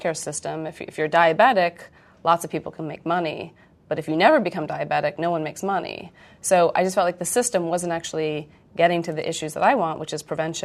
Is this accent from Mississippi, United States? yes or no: no; Stanford, California, United States; Yeah, so I grew up on Stanford campus. I went to Yale for undergrad as a biology major